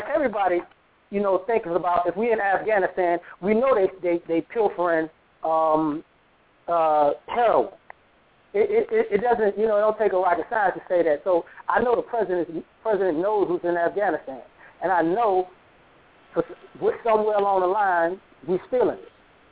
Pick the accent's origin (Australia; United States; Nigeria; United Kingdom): United States; Chicago, Illinois; Probably because part of my life I grew up in Chicago.